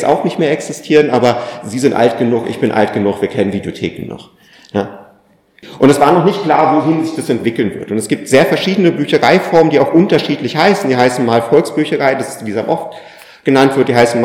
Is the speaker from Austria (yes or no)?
no; Switzerland; Ich spreche in dem Vortrag aber als Schweizer zu anderen SchweizerInnen.